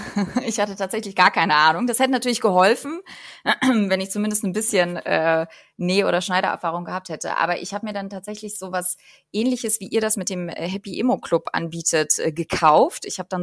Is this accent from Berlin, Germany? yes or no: yes; Berlin, Germany; Ich bin Berlinerin und seit kurzem zweifache Mama von zwei kleinen Jungen